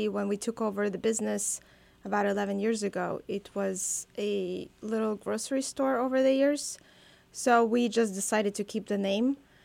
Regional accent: Kyiv, Kyiv City, Ukraine; now in United States; We are originally from Kiev, Ukraine.

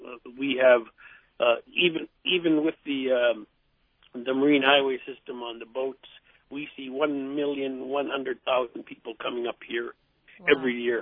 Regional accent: Bethel, Alaska, United States; And John, you know, we grew up in Bethel back in the 50s when there was only one road.

